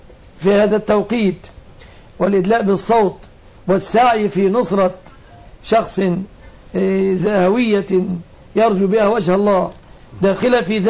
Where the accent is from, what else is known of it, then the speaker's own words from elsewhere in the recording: Egypt; في بلدتنا مصر هذه الأيام